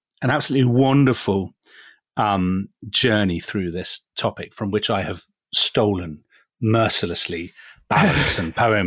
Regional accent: England, United Kingdom; we are both English.

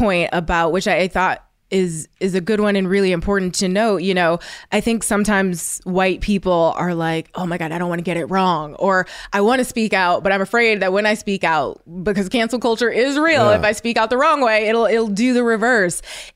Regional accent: Ohio, United States; Like, I'm from Ohio, and I went to an all-white school.

